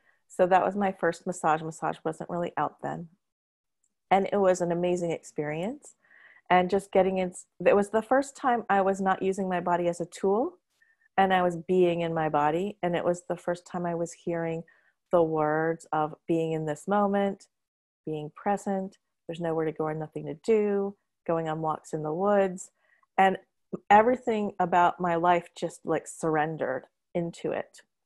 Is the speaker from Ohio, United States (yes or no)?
yes; Ohio, United States; And I'm from Ohio.